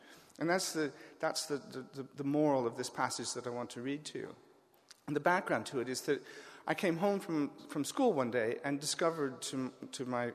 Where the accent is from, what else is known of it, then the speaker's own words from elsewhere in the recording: Iowa, United States; It's a book about growing up in Iowa in the 50s, and I've always felt that I was really, really lucky to get to grow up in the middle of the country, in the middle of the 20th century